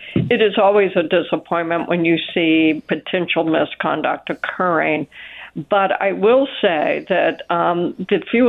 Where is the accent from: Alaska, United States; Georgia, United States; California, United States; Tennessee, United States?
Tennessee, United States; Memphis; Memphis is my hometown. I used to be a police officer there.